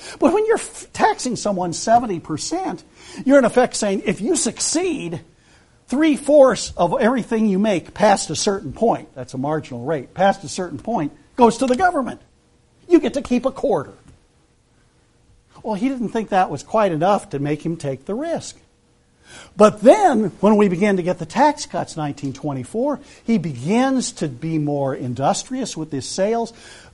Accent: Nebraska, United States; now in South Carolina, United States; I grew up in Nebraska, so that we have not the hottest summers like we do here in South Carolina.

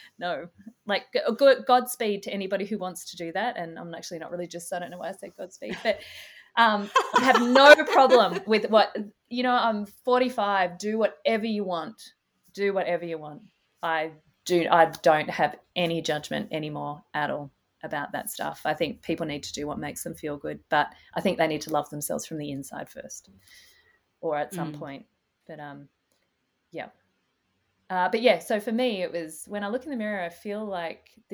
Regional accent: Perth, Western Australia, Australia; I'm a Perth girl, I was born in Western Australia. I was born in 1977

